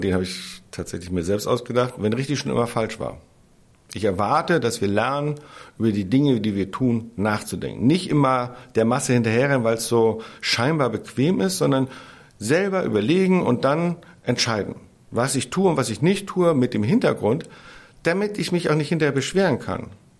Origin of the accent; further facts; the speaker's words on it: Berlin, Germany; Ich würde mir als Berliner